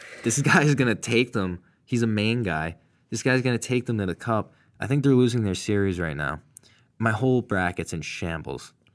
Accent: Massachusetts, United States; For me, I'm cheering for the Bruins because I'm from Mass.

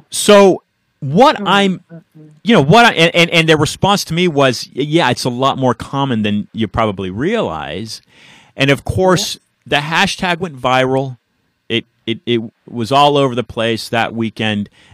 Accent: San Francisco, California, United States; Originally, I'm from San Francisco

